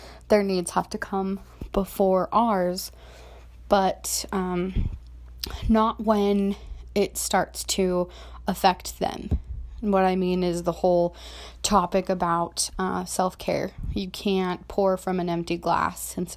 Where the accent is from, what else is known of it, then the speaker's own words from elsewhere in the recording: Utah, United States; I am only 23, and if you're from Utah, which I am born and raised in Utah, that's kind of, I guess, the normal age for being a mom.